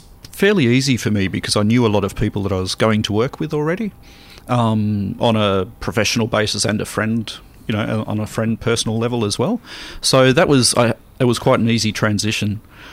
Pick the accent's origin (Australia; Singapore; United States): Australia; moved away as an adult; now in England; I'm Australian.